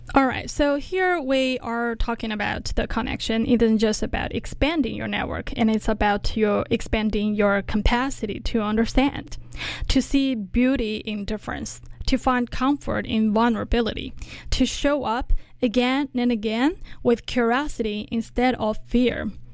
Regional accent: China; Well, I'm from China.

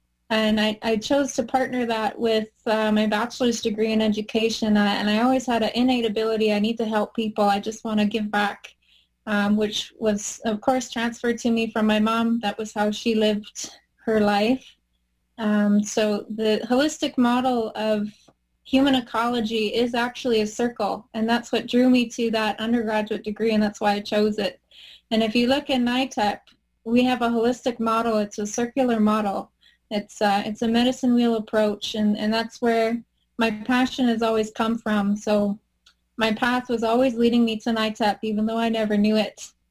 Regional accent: Northwest Territories, Canada; I am Dene from the Northwest Territories. Chicho, which is Dog Rib Ray, that's my band up north. And Irish on my father's side.

